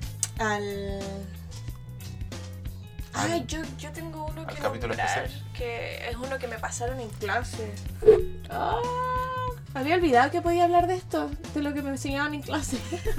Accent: Chile; Yo soy loco chileno y nosotros vivimos en Chile, hermano.

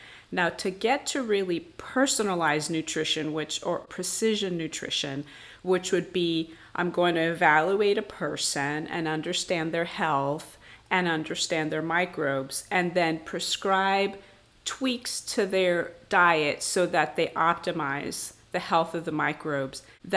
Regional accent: San Juan, Puerto Rico; I'm from San Juan, Puerto Rico. So I grew up on an island eating, you know, Hispanic foods.

